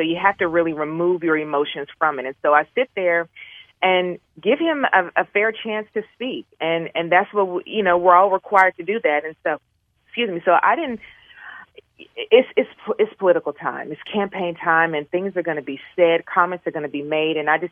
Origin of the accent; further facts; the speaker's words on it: Tennessee, United States; But, you know, I'm from Tennessee.